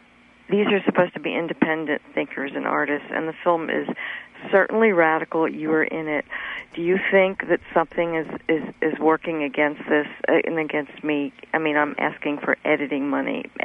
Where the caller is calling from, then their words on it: New York, United States; I'm in the East Village in New York.